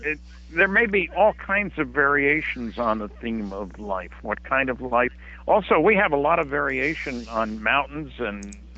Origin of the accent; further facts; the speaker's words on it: New Brunswick, Canada; I grew up in New Brunswick. I spent 2 years in New Brunswick, New Jersey as well, incidentally, at Rutgers University.